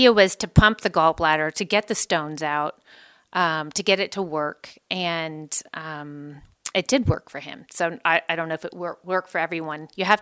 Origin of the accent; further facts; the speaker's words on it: California, United States; you said I'm from the Bay Area